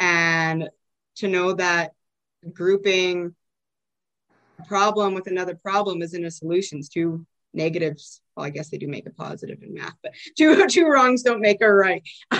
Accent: Calgary, Alberta, Canada; I came from Panorama, so, like, almost basically Airdrie, nowhere close to Fores

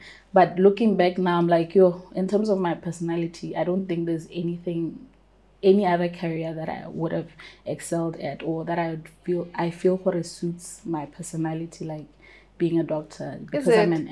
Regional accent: Marapong, Central District, Botswana; Where am I from? I'm from Marapong. I'm actually Kalanga. Mm. Both my parents are Kalanga

